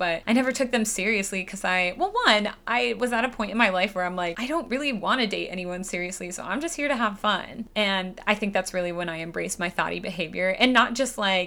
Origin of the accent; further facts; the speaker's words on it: Michigan, United States; Whenever I say I'm from Michigan, people always assume I'm from a farm.